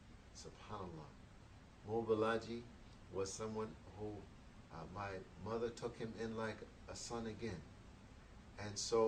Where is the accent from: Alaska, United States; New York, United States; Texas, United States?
New York, United States; Brooklyn; So I grew up in the Episcopal Church, St. Luke and St. Matthew's on Clinton Avenue and Fulton Street in Brooklyn, New York.